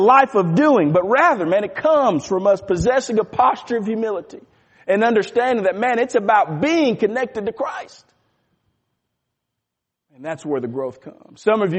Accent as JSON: {"language": "English", "town": "Dallas", "region": "Texas", "country": "United States", "tie": "born or raised there", "said": "I grew up in Dallas, Texas, right? There isn't much elevation up there, over there."}